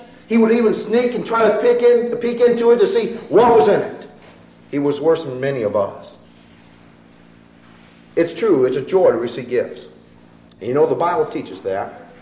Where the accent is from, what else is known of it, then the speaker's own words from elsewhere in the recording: Chicago, Illinois, United States; although I grew up in the Chicago area.